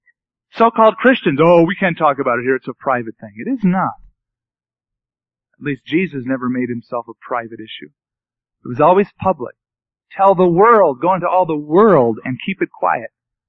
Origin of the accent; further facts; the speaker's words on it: San Francisco, California, United States; I came from San Francisco area and was living at home.